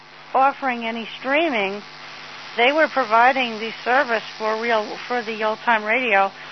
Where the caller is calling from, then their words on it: Albany, New York, United States; I'm calling from Albany, New York.